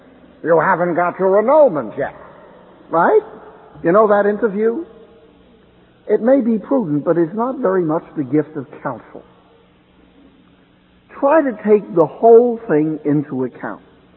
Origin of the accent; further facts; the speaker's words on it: Jersey City, New Jersey, United States; You know, we're all from Jersey City